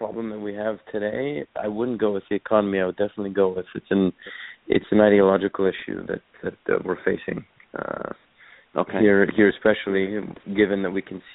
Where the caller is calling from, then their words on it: Montreal, Quebec, Canada; I'm calling from Montreal.